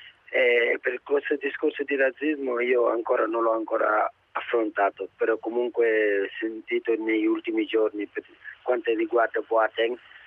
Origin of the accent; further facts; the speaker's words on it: Senegal; Italian is a second language; now in Italy; vengo dal Senegal e gioco con il Sud Tirolo.